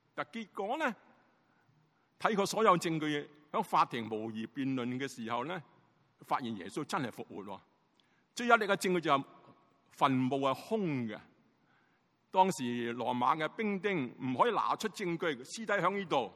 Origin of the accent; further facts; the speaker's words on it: Hong Kong; 我是香港嚟嘅牧师